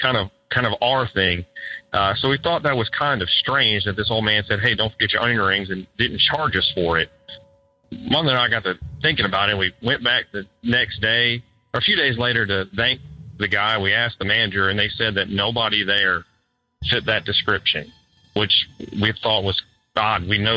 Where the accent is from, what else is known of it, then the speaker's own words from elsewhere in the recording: New Orleans, Louisiana, United States; another one when I was growing up in New Orleans as a young child.